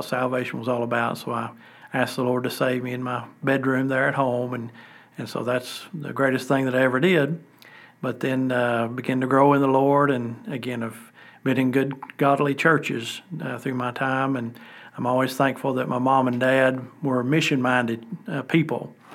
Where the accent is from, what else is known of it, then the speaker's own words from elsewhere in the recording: Pigeon Forge, Tennessee, United States; I grew up here in Sevier County, and in Pigeon Forge in particular, and so I've lived here all my life